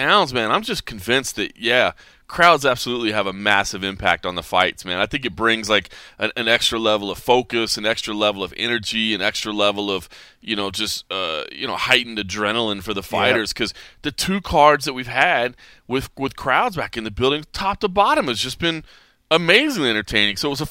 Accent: Texas, United States; We were in Houston, my home state of Texas.

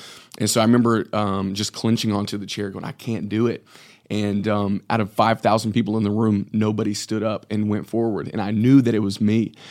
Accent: Fort Worth, Texas, United States; now in Michigan, United States; my wife and I grew up in Fort Worth, Texas. We've been here in Michigan now for just a little over 4 years.

